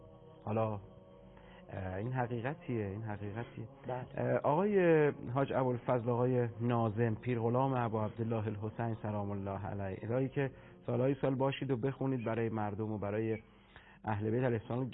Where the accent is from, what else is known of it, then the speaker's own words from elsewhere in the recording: Qom, Iran; من اهل قم هستم، اهالی قم